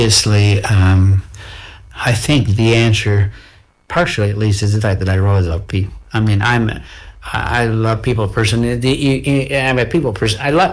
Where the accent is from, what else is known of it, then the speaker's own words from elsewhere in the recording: Massachusetts, United States; I mean, I really grew up in rural America.